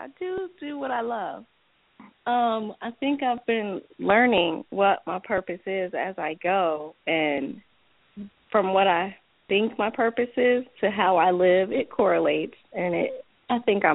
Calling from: Charlotte, North Carolina, United States; Charlotte, North Carolina.

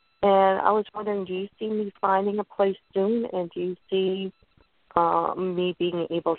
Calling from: Florida, United States

